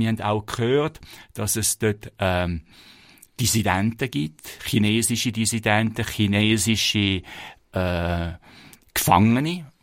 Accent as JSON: {"language": "German", "country": "Switzerland", "said": "Bei uns in der Schweiz muss man ja lange suchen, bis man irgendwo einen ruhigen Ort findet."}